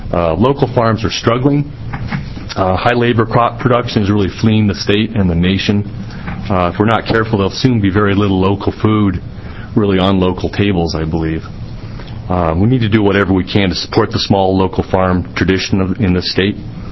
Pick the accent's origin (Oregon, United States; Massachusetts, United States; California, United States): Oregon, United States; Noti; I'm a farmer from Notai, Oregon, which is about 25 miles west of Eugene.